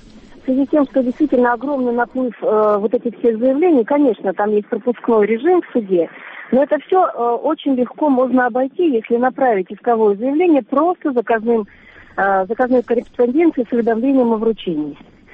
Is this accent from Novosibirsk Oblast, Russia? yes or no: yes; Novosibirsk, Novosibirsk Oblast, Russia; moved away as an adult; now in Krymsk, Russia; Я приехала из Новосибирска, всю жизнь там прожила.